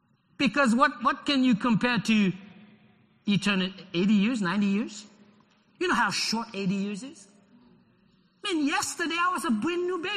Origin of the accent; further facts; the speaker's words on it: Haiti; because growing up in Haiti, they told me you can never play with your shadow.